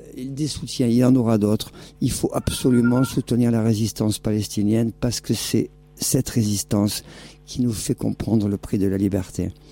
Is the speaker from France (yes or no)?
yes; France; nous, en tant que Français